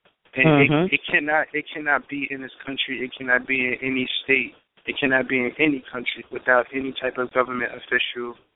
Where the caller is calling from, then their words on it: Queens, New York, United States; Hi, how you doing? … calling from Queens, New York.